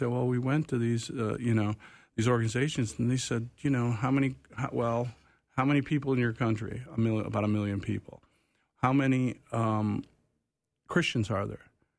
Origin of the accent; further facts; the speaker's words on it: Wheaton, Illinois, United States; I grew up actually in Wheaton, Illinois.